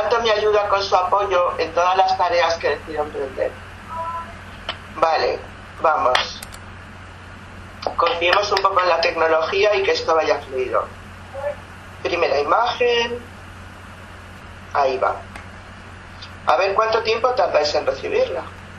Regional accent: Madrid, Community of Madrid, Spain; born there; Tengo 61 años, nacida en Madrid, soy judía española, nacida en Madrid.

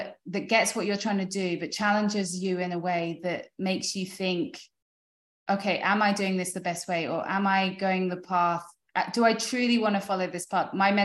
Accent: United Kingdom; now in United States; because coming from Europe, like I'm British, my husband's French, starting a business in France is so difficult.

